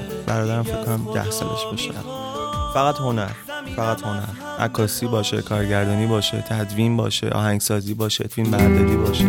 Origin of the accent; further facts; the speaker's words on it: Tehran, Tehran Province, Iran; born there; متولد تهرانم، به سمت پاسدار زندگی میکنم، 25 سالمه، متولد یک آذر هم هستم، هم آذری هم هم آبانی.